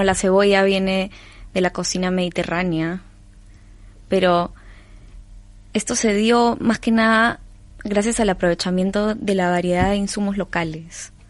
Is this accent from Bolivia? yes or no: no; Lima, Peru; yo soy 100% peruana, he nacido y crecido en Perú, en Lima, Perú, que además es la costa, es una zona muy rica en pescados, en frutas.